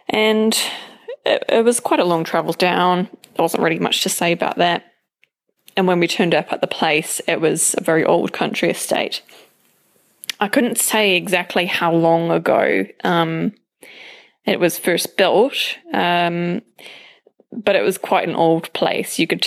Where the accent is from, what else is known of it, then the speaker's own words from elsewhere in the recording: United Kingdom; now in New Zealand; I'm from New Zealand, but I'm from the UK originally.